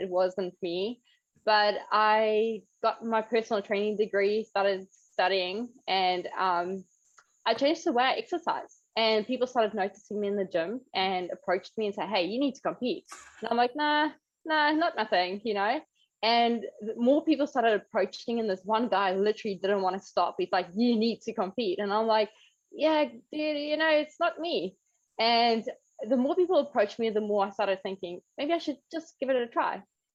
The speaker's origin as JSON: {"language": "English", "country": "South Africa", "moved": "as an adult", "lives_now": "New Zealand", "said": "I'm originally from South Africa, and I moved to New Zealand about 5 years ago."}